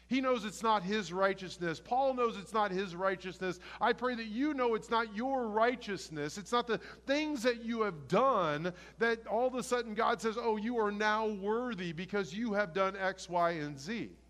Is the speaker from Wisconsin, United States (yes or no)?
no; Houston, Texas, United States; By the way, I grew up in Houston. I know 5 and 15 by memory.